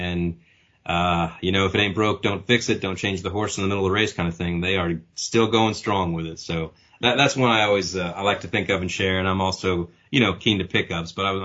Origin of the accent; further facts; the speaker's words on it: Texas, United States; I'm from Texas originally